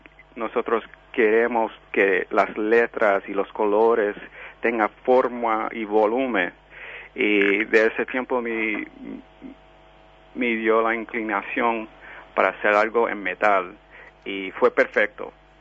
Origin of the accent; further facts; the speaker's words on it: New York, United States; born there; Bueno, yo nací en Nueva York, y mi familia es de Puerto Rico.